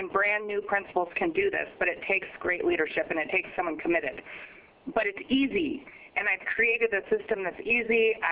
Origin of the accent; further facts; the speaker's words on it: Kodiak, Alaska, United States; not only have I worked in rural Alaska, but I've worked throughout the state, and I'm from Kodiak originally. I love Alaska.